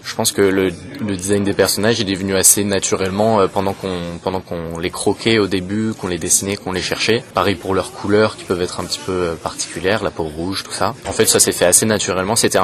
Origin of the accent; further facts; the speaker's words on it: Tours, Centre-Val de Loire, France; J'ai grandi à Tours, j'ai fait mon lycée à Tours et voir un festival de genre dans ma ville d'enfance, ça me fait extrêmement plaisir